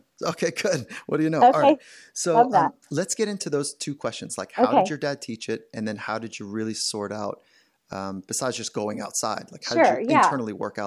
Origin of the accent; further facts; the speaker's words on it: Virginia, United States; I grew up in Virginia.